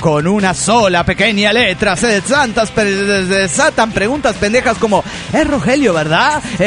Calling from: Coacalco, State of Mexico, Mexico; de Coacalco, Estado de México, México.

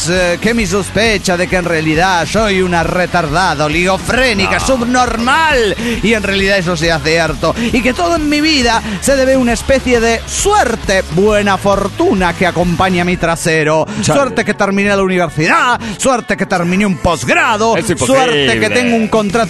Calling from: Madrid, Community of Madrid, Spain; de Madrid, España.

